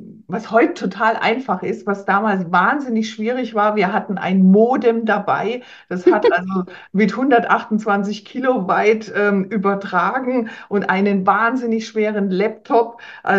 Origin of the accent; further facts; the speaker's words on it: Heidelberg, Baden-Württemberg, Germany; born there; ich bin in Heidelberg geboren, lebe in der Nähe von Heidelberg, also im Badischen. Ich bin über 50 mittlerweile.